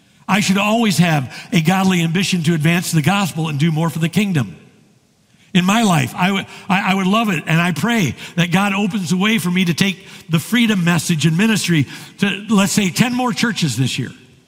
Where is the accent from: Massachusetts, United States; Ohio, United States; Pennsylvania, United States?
Ohio, United States; Archbold; I'm heading to my hometown, Archbold, Ohio